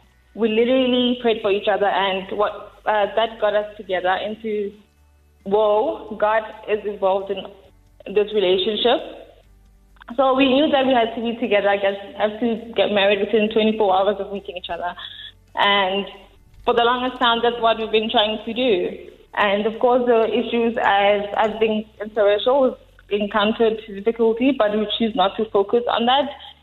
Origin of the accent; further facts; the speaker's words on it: Rustenburg, North West, South Africa; now in Pretoria, South Africa; Originally, we're from Rustenburg, but we now stay in Pretoria East together.